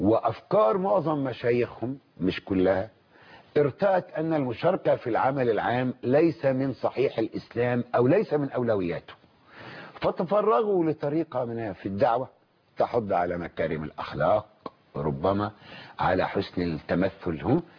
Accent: Egypt; أنا فرح كمصري

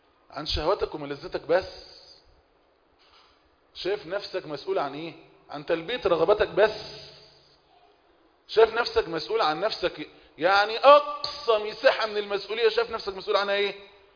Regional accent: Egypt; جميعا كمصريين

